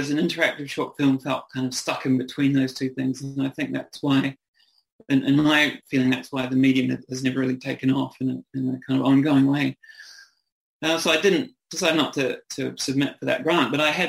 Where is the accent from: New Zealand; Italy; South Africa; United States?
New Zealand; moved away as an adult; now in Australia; because I'm a New Zealander, so I have I moved over here in my early 20s